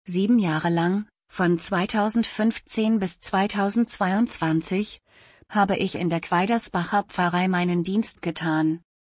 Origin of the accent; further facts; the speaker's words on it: Andhra Pradesh, India; Am 30. Juli 1982 wurde ich in Indien geboren und bin dort mit zwei Brüdern aufgewachsen.